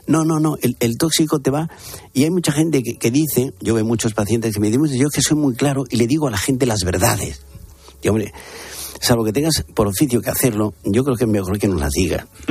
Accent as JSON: {"language": "Spanish", "region": "Andalusia", "country": "Spain", "moved": "yes", "lives_now": "Madrid, Spain", "said": "yo soy andaluz, aunque llevo en Madrid 3/4 de vida"}